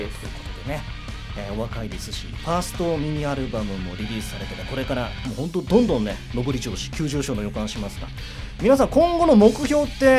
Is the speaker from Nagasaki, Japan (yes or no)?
yes; Nagasaki, Japan; 実はね、僕地元長崎なんで。